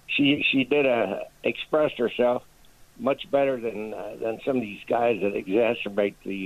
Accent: Missouri, United States; I grew up in Missouri, and the blacks were treated shabby, really bad, and I felt their hurt.

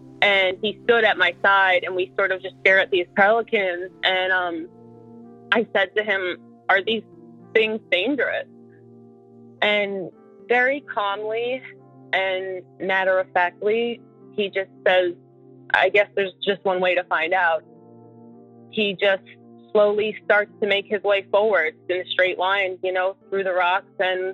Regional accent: East Coast, United States; Again, I'm from the East Coast. I have no experience with pelicans.

